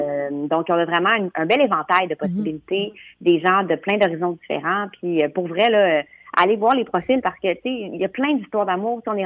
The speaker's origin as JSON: {"language": "French", "town": "Quebec City", "region": "Quebec", "country": "Canada", "said": "Non, je suis vraiment pas une fille de campagne. Moi, ben, je viens de Québec. Je suis une fille de banlieue, en fait. Je viens de Québec, mais j'ai pas grandi sur une ferme partout. J'ai pas du tout cette passé-là, ouais."}